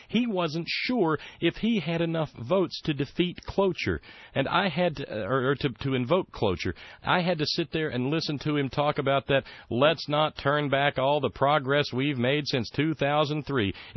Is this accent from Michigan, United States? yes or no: no; West Virginia, United States; But the fact of the matter is, he's been good at bringing stuff to West Virginia, and God knows West Virginia deserves it. We have been a third world country